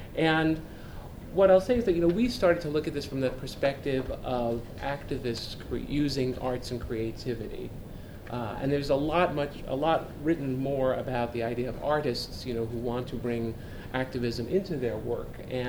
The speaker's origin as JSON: {"language": "English", "region": "New York", "country": "United States", "tie": "born or raised there", "said": "So I'll talk very quickly now, because I'm a New Yorker native."}